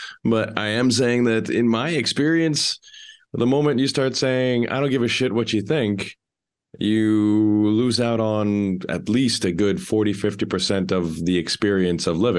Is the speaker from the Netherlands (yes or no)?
yes; Netherlands; accent: Dutch; English is a second language; As you can tell by my thick Dutch accent, I am far from a Dutch dictionary